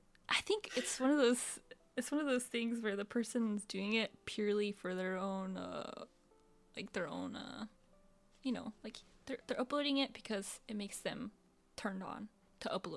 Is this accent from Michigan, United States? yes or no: no; Arkansas, United States; moved away; even though I don't live in my home state anymore, I am from Arkansas.